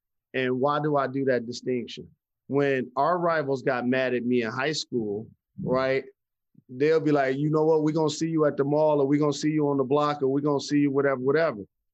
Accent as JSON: {"language": "English", "town": "Detroit", "region": "Michigan", "country": "United States", "tie": "born or raised there", "said": "Like, I grew up playing basketball in Detroit public schools."}